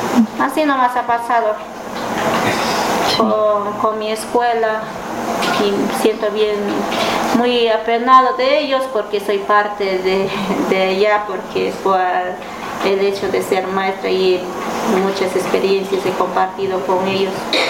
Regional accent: Gualaquiza, Morona Santiago, Ecuador; y mi residencial soy de Cantón Gualaquiza

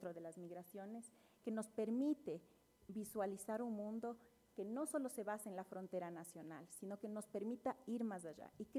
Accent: Ecuador; Y hay momentos que sí me siento muy ecuatoriana, entonces.

